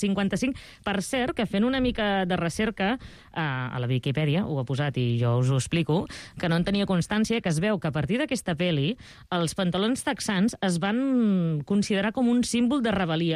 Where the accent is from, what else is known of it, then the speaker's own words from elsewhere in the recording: Reus, Catalonia, Spain; jo sóc de Reus i sempre reivindico Reus